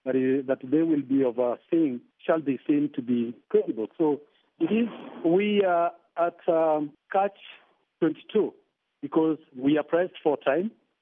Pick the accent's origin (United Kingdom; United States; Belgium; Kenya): Kenya; So as a Kenyan, I feel that we can give the benefit of doubt to the technocrats within the commission.